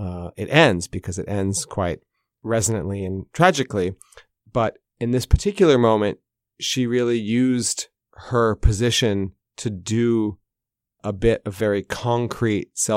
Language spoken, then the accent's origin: English; United States; now in Russia; As a American journalist in Russia